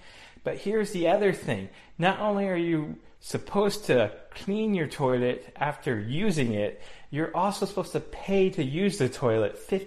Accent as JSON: {"language": "English", "country": "United States", "said": "These are my biggest culture shocks I experienced my 2 weeks in Germany as an American."}